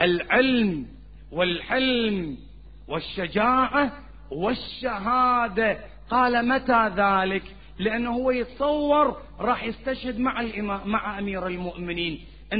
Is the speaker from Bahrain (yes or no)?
yes; Bahrain; يوم اللي تنتمي إلى وطنك تقول أنا بحريني، هذا فخر